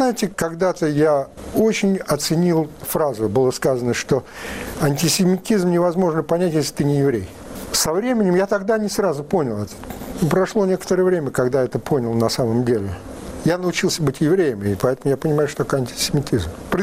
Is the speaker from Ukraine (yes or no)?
yes; Ukraine; когда меня спросили, кого национальность, я сказал, украинец